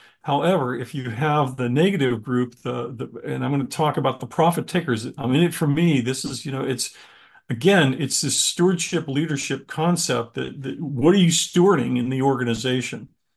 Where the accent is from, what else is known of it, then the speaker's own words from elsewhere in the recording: Pittsburgh, Pennsylvania, United States; and I grew up in Pittsburgh